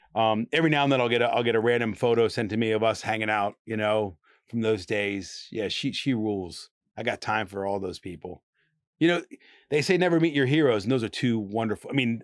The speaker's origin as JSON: {"language": "English", "country": "United States", "said": "I knew she, you know, was a singer, but I'm from America."}